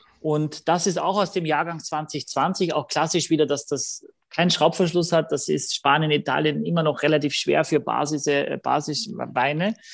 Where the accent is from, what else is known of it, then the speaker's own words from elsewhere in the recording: Gallizien, Carinthia, Austria; Tatsächlich, mein Heimatort ist Galizien in Österreich mit 2 L und Z. Das ist die Region Galizien hier.